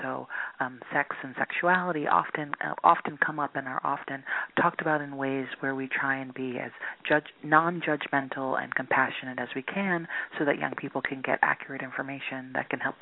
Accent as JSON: {"language": "English", "town": "Queens", "region": "New York", "country": "United States", "tie": "born or raised there", "moved": "as an adult", "lives_now": "Washington, United States", "said": "I am based in Washington, D.C. I grew up in Queens, New York, and moved to D.C. to go to college and then decided to stay and made D.C. my home."}